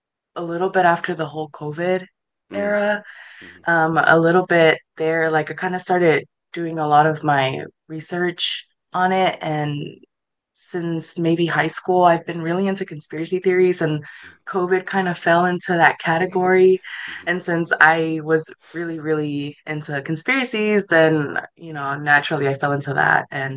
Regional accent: Garland, Texas, United States; I am from Dallas, Texas, specifically Garland, Texas. It's a little suburb outside of Dallas. I'm 28 years old

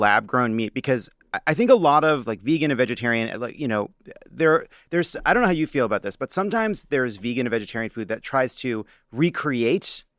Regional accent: New York, United States; born there; I was born on Long Island.

